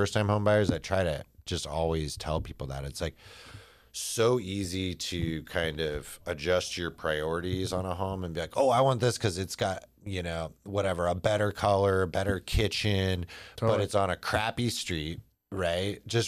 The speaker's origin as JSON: {"language": "English", "town": "Portland", "region": "Oregon", "country": "United States", "tie": "born or raised there", "said": "the people that I help in my hometown of Portland, because it's kind of this like hipster thing, which I can go with. I mean, I got a man bun and I'm from here."}